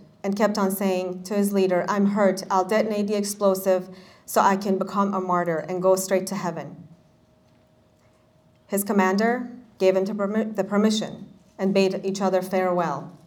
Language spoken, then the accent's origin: English; Tehran, Tehran Province, Iran; As I mentioned before, I was born in Iran. When I was growing up in Tehran, dozens of my friends chose to leave the country